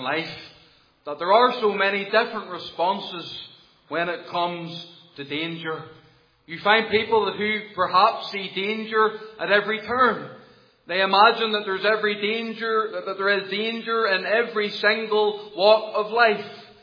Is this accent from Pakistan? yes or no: no; Portavogie, Northern Ireland, United Kingdom; You know, in my hometown in Portavogie, there is a very particular profession down there, and we call it whelk gathering.